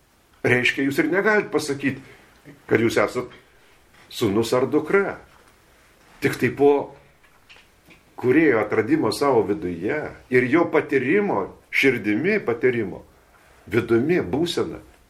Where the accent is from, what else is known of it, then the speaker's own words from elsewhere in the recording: Vilnius, Vilnius County, Lithuania; aš nežinau, kur čia sustojimas, nes aš iš Vilniaus, ne čia gyvenu